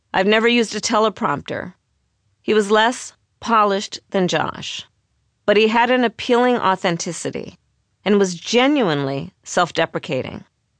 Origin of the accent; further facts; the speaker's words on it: Oakland, California, United States; I'm West Coast, he's Midwest. I was born in Oakland and grew up in a working-class urban neighborhood.